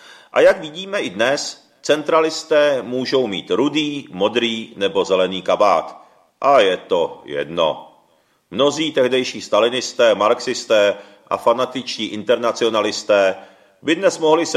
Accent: Moravia, Czechia; i já jsem hrdý Moravák. Jak říkají rádi lidi na Moravě, říkají, že jsem prý jediný šikmoký Moravák na světě.

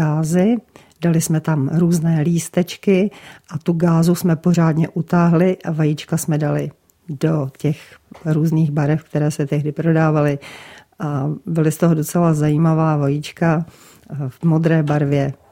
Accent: Prague, Czechia; Protože já jsem vyrůstala v Praze, byla jsem tam asi od 4 let

